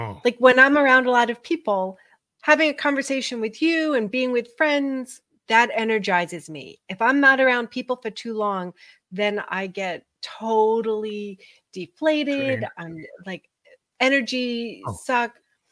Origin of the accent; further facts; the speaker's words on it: New York, United States; And I grew up in New York, and when I graduated college, I was in corporate accounting